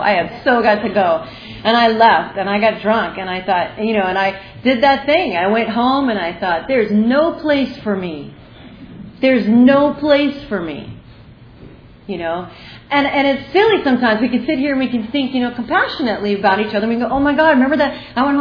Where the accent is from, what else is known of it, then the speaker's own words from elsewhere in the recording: Arizona, United States; in Arizona, you know, I'm from Arizona.